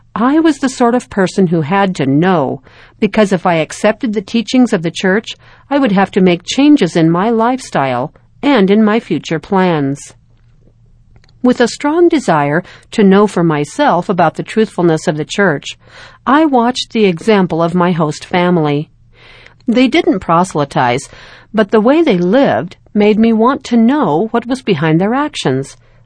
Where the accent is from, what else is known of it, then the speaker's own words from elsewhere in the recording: Czechia; English is a second language; Now there is a growing branch of about 40 Latter-day Saints in my hometown.